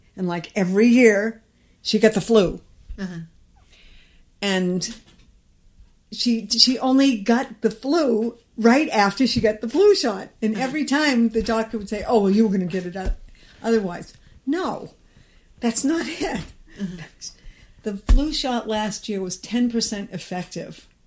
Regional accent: Northport, Maine, United States; I'm from Northport, Maine.

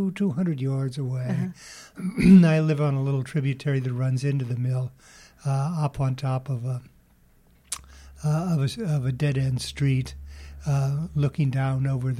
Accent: California, United States; also born or lived in New Jersey; I grew up on the Truckee River in the Sierras in California.

